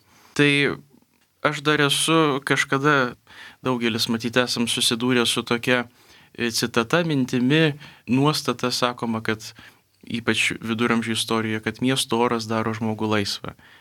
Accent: Trakai, Vilnius County, Lithuania; Ir kada būdu esame iš Trakų, jūs iš pilies, aš iš miesto.

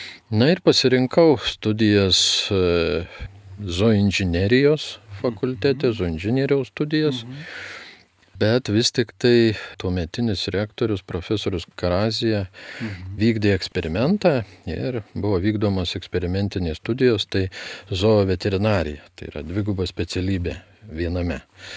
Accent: Jieznas, Kaunas County, Lithuania; now in Kaunas, Lithuania; Nesu tikras kaunietis. Gimiau ir augau Prienų rajone, Jizno miestelėje. Tai visa vaikystė ir jaunystė prabėgo Jizne.

